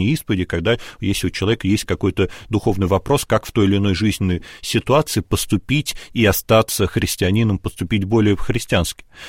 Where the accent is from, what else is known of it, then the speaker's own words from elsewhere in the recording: Moscow, Russia; Вот я просто рос в 90-е годы в Москве